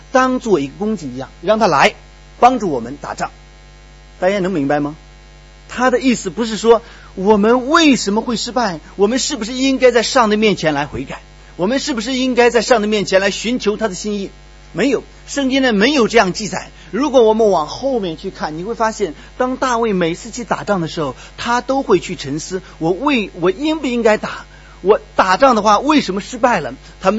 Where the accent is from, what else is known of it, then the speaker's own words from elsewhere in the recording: China; moved away as an adult; now in Singapore; 本身在国内一直在服侍，并且我举家上下来到新加坡